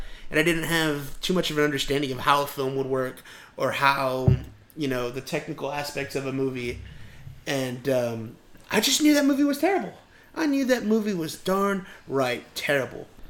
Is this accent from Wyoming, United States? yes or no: no; New Orleans, Louisiana, United States; Yeah, like, I'm from New Orleans.